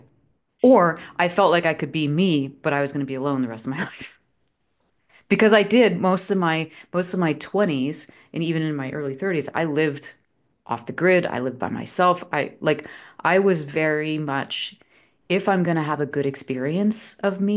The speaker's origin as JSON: {"language": "English", "region": "East Coast", "country": "United States", "said": "So I, you know, we were talking about growing up on the East Coast, going to the good schools, all of that. So I'm an East Coast girl."}